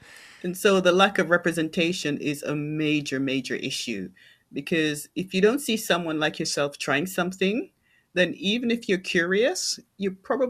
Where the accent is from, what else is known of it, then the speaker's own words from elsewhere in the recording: East of England, United Kingdom; now in Canada; I grew up in England, not in London, in small town, rural Essex.